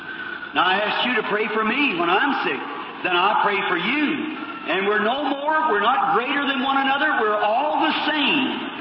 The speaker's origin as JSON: {"language": "English", "country": "Ireland", "said": "Nothing against Catholic people. My people are Catholic. I'm an Irishman. My mother and father both are Catholic people, come from Catholic families."}